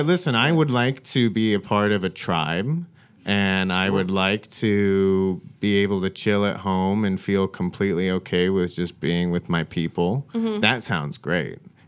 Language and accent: English; Arizona, United States; I grew up in Arizona, actually. But I only went to the Grand Canyon, like, after I went to college.